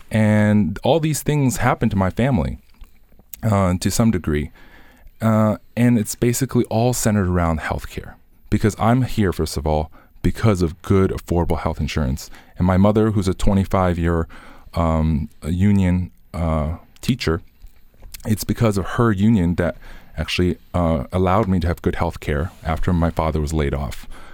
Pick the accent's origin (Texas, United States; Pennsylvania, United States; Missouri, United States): Pennsylvania, United States; also born or lived in China; Well, I grew up in Cumberland County, elementary, middle, high school. I'm a Chinese immigrant, but I am a product of Pennsylvania public education.